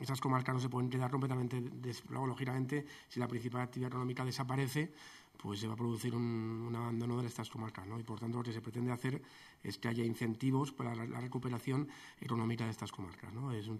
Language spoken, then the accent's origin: Spanish; Aragon, Spain; mi pueblo también, lógicamente, en la provincia de Teruel